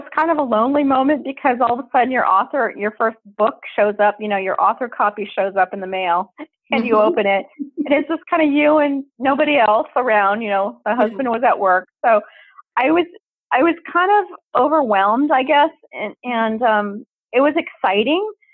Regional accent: California, United States; now in Independence, United States; Well, I live in Independence, Oregon, and I'm a transplant from California.

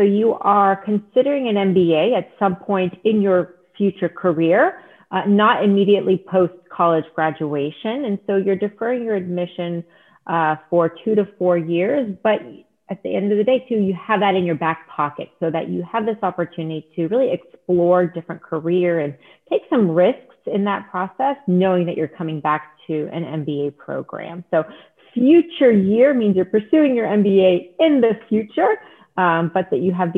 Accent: Florida, United States; also born or lived in Haifa, Israel / California; I lived in California for a few years before my family moved to Florida, where I pretty much grew up. Went to the University of South Florida for my bachelor's degree and master's degree.

